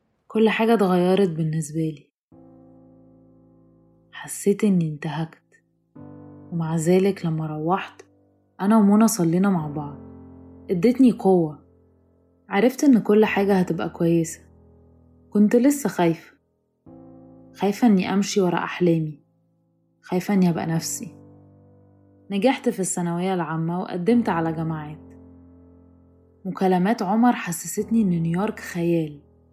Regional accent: England, United Kingdom; اتولدنا وكبرنا في إنجلترا بجد، فابتديت أفرد شعري وحاولت أتكلم إنجليزي بجد من غير ما أقول أي كلمة عربي وأنا خارجة.

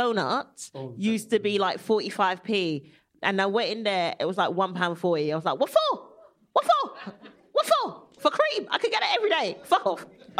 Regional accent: London, United Kingdom; South London.

